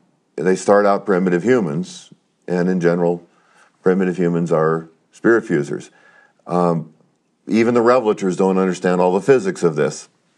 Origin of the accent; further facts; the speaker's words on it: Boulder, Colorado, United States; born there; I mean, I was born in Boulder, Colorado. I lived lots of places.